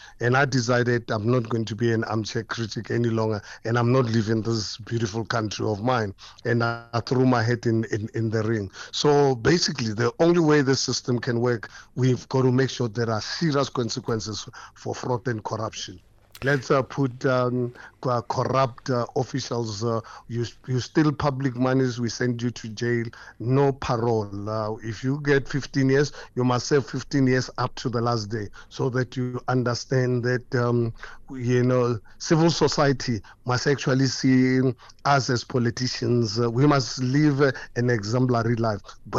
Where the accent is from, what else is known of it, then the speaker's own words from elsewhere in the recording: Hammanskraal, Gauteng, South Africa; I just spent the weekend at a funeral in my hometown in Amanskraal.